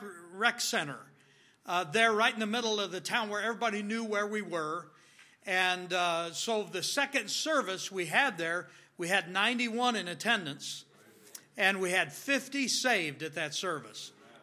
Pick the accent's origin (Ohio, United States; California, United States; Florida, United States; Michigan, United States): Ohio, United States; Youngstown; born there; Now, in 1960, my dad started the Youngstown Baptist Church, and I was born in Youngstown.